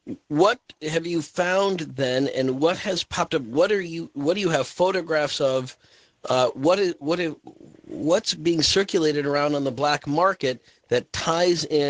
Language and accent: English; Illinois, United States; when I was raised in Illinois, I was taught to believe that these were all Native American mounds